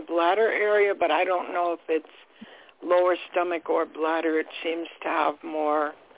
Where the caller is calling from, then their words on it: Florida, United States; I'm calling from Florida.